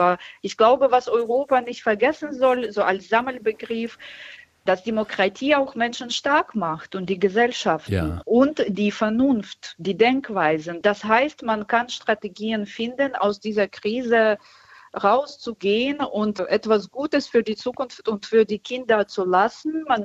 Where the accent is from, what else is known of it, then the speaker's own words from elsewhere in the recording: Ukraine; Ja, ich spreche natürlich als Ukrainerin, aber auch als ein rationaler Mensch.